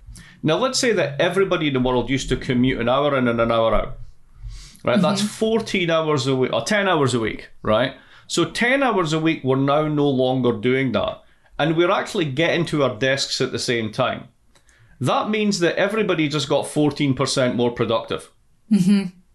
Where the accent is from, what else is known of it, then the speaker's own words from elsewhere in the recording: Scotland, United Kingdom; as a Scot, it's actually brought me to the point where I have to say that I'm finally come round to the idea that Scotland's future really has to be as an independent country.